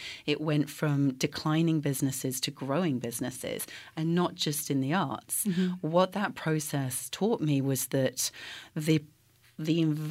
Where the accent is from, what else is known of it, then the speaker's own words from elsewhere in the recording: United Kingdom; now in Waco, United States; I am obviously from the UK, which most people can pick up on from my accent. Mm-hmm. And we came here about 7 years ago.